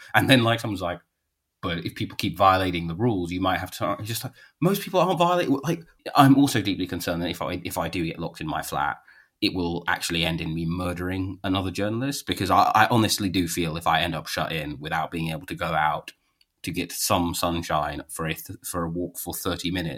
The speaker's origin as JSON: {"language": "English", "region": "London", "country": "United Kingdom", "said": "only in the same sense I see myself as a Londoner, right?"}